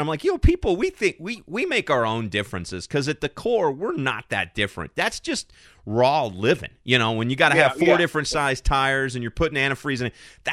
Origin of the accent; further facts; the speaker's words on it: Kentucky, United States; having grown up on an Indian reservation, we used to joke because you know I come from Kentucky, where you know we know there's a lot of rednecks, and my family, my people are all country people.